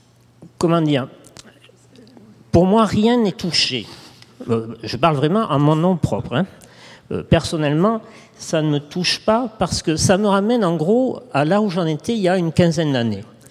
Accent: France; Alors, je suis français, donc je vois ça depuis les esthétiques en Europe.

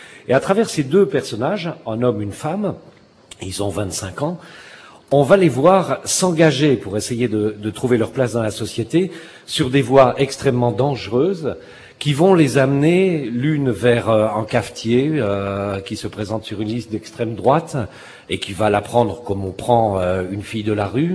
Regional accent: Switzerland; je suis suisse, je suis comédien, metteur en scène, j'ai été auteur à la Chartreuse en résidence. Et puis, je dirige le théâtre de poche à Genève depuis maintenant six ans

